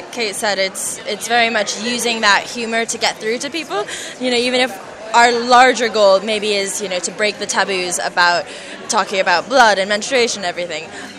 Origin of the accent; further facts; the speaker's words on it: United States; now in London, United Kingdom; We all live in London, but I'm from the States.